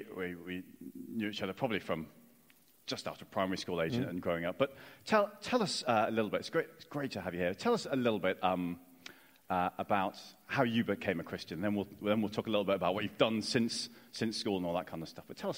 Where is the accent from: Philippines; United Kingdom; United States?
United Kingdom; England; moved away; So this is one of the things I noticed that's just very different from growing up in England.